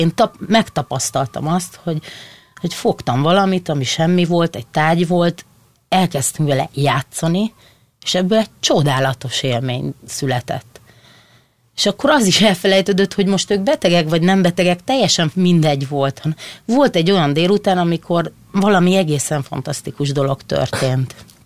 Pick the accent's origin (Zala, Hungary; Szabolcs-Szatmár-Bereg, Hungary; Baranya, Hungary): Zala, Hungary; Nagykanizsa; now in Budapest, Hungary; Nagy Kanizsán nőttem fel.